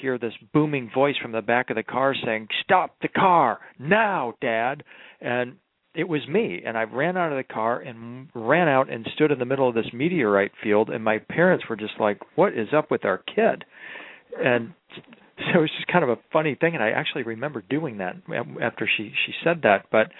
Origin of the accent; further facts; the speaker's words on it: Birmingham, Michigan, United States; moved away as an adult; now in Nashville, United States; I grew up in Detroit, in the Detroit area, Birmingham, Michigan, and came here to go to college and stayed.